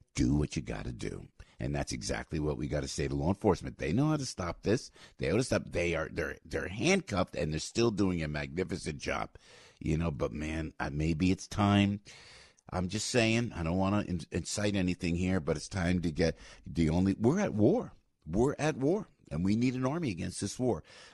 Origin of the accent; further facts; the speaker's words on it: New Jersey, United States; a shout out to Camden, New Jersey, in my home state.